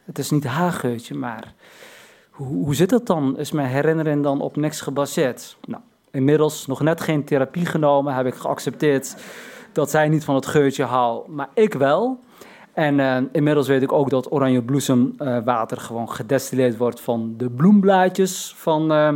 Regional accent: Morocco; now in Netherlands; ik ben geen Turk, maar een Marokkaan.

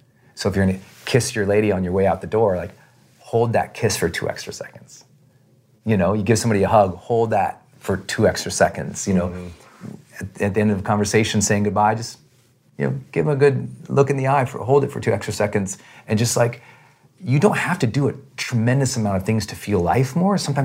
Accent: Montana, United States; I'm from Montana. We're outdoor people, okay?

